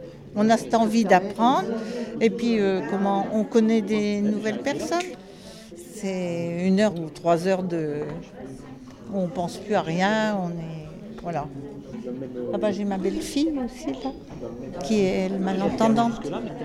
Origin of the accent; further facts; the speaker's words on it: Hauts-de-France, France; moved away; Je suis Picarde, mais je suis arrivée il y a 41 ans.